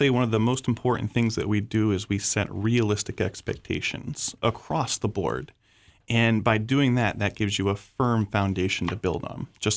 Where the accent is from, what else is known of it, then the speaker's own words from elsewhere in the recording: Florida, United States; I actually grew up right here in Southwest Florida. I was born in Charlotte County and went to school at UCF